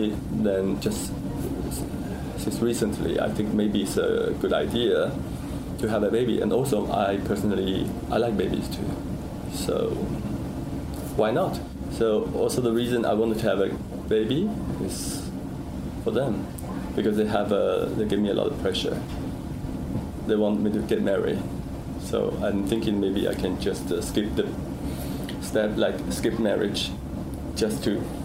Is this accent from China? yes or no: yes; Shanghai, China; I come from Shanghai.